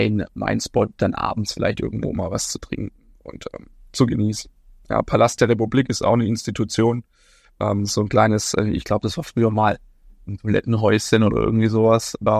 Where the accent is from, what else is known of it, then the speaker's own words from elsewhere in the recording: Ludwigsburg, Baden-Württemberg, Germany; ich bin in Ludwigsburg geboren. Ich liebe Ludwigsburg. Das ist meine Heimatstadt. Ich lebe dort auch, weil ich sag, Stuttgart hat viele Vorteile, aber auch, ja, vielleicht die ein oder anderen Nachteile von einer Großstadt, die es gibt.